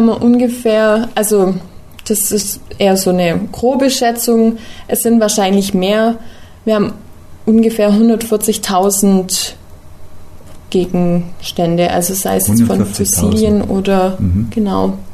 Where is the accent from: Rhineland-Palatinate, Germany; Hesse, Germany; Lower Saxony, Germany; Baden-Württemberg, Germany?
Baden-Württemberg, Germany; Ehingen; ich komme aus Ehingen, also fast eben aus Ulm